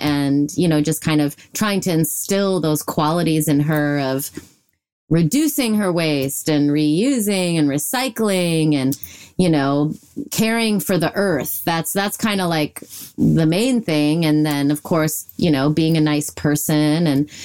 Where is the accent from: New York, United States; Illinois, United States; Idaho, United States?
Illinois, United States; I was raised in Illinois.